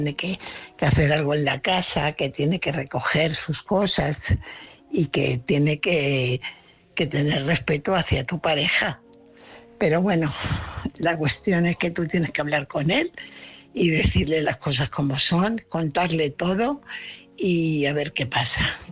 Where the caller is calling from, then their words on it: Fuenlabrada, Community of Madrid, Spain; corresponsal de Fuenlabrada.